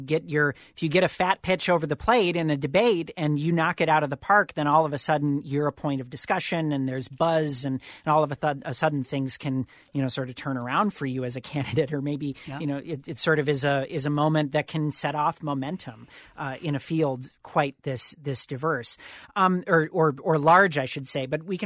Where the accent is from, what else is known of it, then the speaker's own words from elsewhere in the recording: Minnesota, United States; As a Minnesotan, I resent the decision that Minnesota is a small state